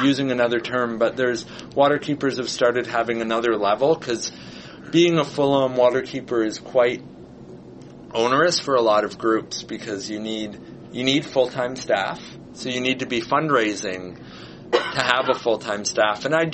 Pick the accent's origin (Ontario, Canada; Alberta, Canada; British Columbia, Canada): Ontario, Canada; I'm from Northern Ontario, and the first time I was on salt water was when I was summer student